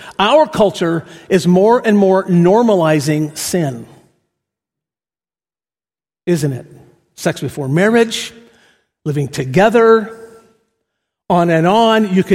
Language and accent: English; Brazil; As a kid growing up in Brazil, and our school was a boarding school, very academic